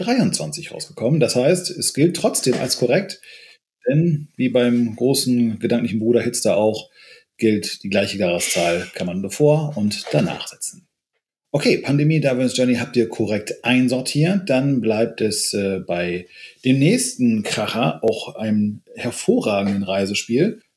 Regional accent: Bavaria, Germany; Ich als Franke

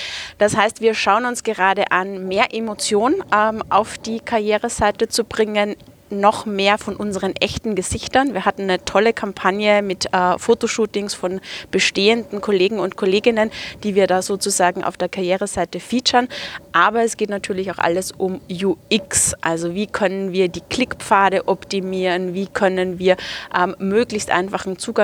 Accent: Vienna, Austria; now in Bonn, Germany; Wir kommen eigentlich aus Österreich, aus dem wunderschönen Wien. Aber spannende Aufgaben in der Telekom haben uns dann tatsächlich zur Deutschen Telekom nach Bonn gebracht. Und deswegen pendeln wir auch so ein bisschen hin und her

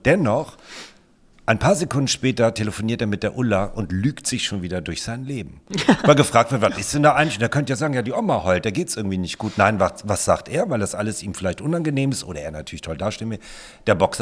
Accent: Peine, Lower Saxony, Germany; gab es in Peine, da wo ich herkomme, ein Geschirrgeschäft, das hieß Helpsing.

